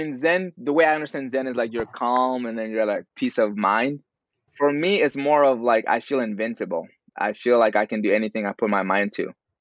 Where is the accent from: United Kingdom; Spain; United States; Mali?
Mali; Yeah, so I grew up in West Africa, Mali, born and raised there.